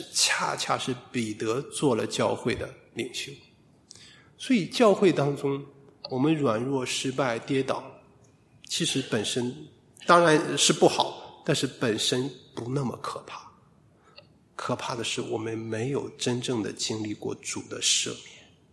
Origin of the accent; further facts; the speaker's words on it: China; 我们中国人其实应该比较多的懂这种东西